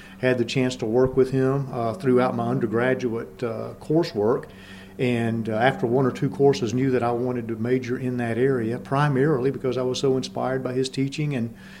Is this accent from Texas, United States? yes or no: no; Muscle Shoals, Alabama, United States; Originally, Muscle Shoals, Alabama is my hometown.